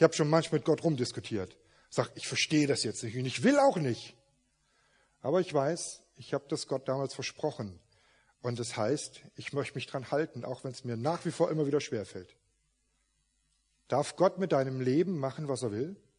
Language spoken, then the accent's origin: German; Saarland, Germany; Ich komme aus dem Saarland, die reden eh wieder anders.